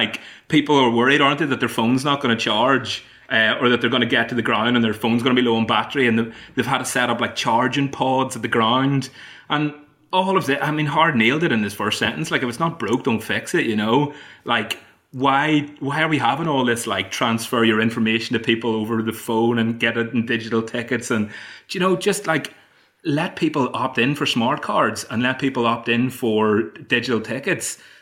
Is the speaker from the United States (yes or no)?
no; Ireland; Like, as an Irishman, I have to go home at Christmas, so I often miss the Boxing Day fixtures and things like that.